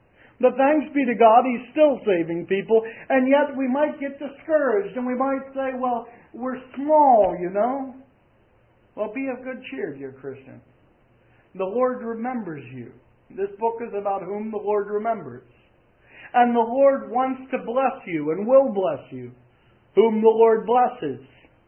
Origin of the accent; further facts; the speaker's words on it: Pennsylvania, United States; It took place in my home state of Pennsylvania over the course of 3 days back in July of 1863.